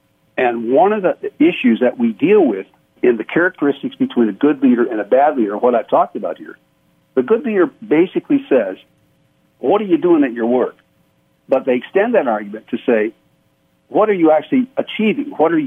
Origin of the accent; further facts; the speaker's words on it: Michigan, United States; When I grew up in Michigan, I was a preacher's kid, grew up in Michigan